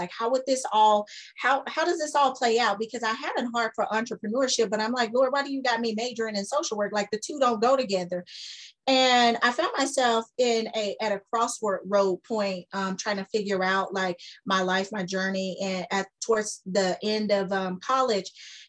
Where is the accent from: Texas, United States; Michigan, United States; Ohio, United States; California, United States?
Texas, United States; Arlington; I'm from Arlington, Texas as well, and native Texan, came from West Texas, and now up here in the city life, the country girl